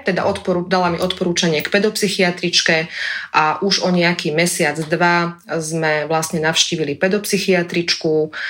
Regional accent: Žilina Region, Slovakia; now in Teplý vrch, Slovakia; ale som rodená Liptáčka. Vždy sa tu s láskou vraciam.

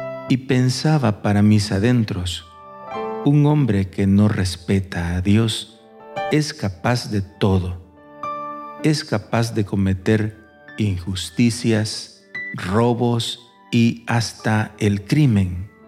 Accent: El Salvador; Yo recuerdo que en mi país, El Salvador, hace unos 30 o 40 años

